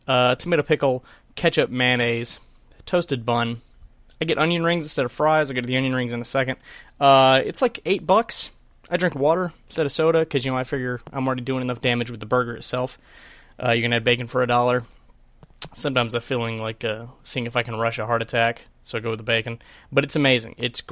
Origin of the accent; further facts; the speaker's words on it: Statesboro, Georgia, United States; a local restaurant that just opened up here in my hometown, Statesboro, Georgia